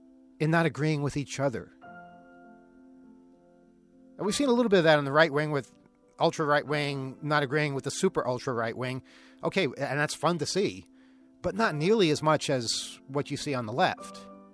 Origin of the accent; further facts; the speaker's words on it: New York, United States; there was a station that I grew up with out on Eastern Long Island